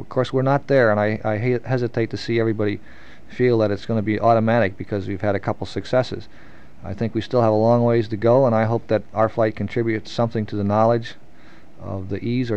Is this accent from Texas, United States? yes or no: no; Chicago, Illinois, United States; born there; now in Michigan, United States; No, I was born in Chicago, but my parents live in Michigan now, and we moved there in 1942 and have lived in Michigan since 1942.